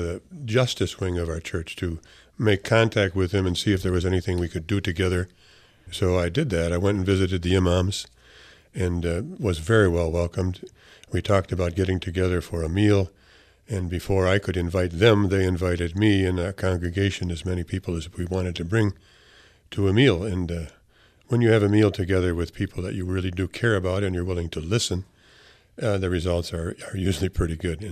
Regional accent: Chicago, Illinois, United States; Well, I knew nothing about Islam growing up in Chicago.

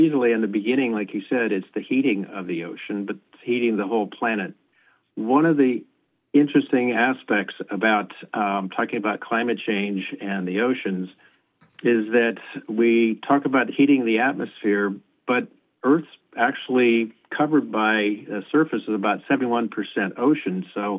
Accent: Illinois, United States; I grew up in Illinois, which is kind of a long ways from the ocean

